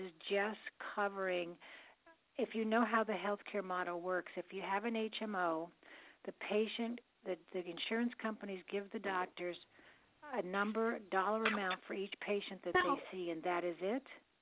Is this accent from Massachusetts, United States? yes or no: yes; Boston, Massachusetts, United States; And I'm from Boston